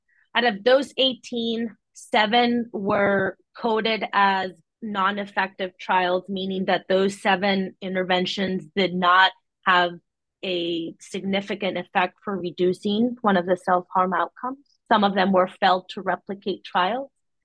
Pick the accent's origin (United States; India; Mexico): Mexico; English is a second language; some work that I'm doing back at my home country in Mexico